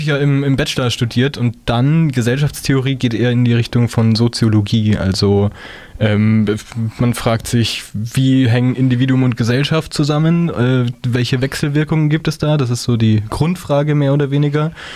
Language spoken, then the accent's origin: German; Munich, Bavaria, Germany; obwohl ich bin ja aus München aufgewachsen, ja.